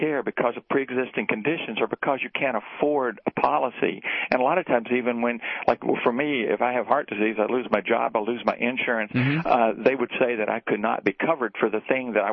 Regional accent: Kentucky, United States; Hey, I'm from Kentucky also, so there's three of us.

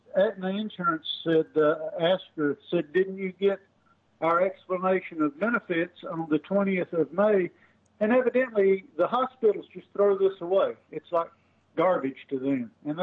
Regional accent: Tennessee, United States; now in Nashville, United States; I was born and raised over in the Appalachian Mountains, over just south of Gate City and just west of North Carolina, Asheville, North Carolina, up in that area of Tennessee.

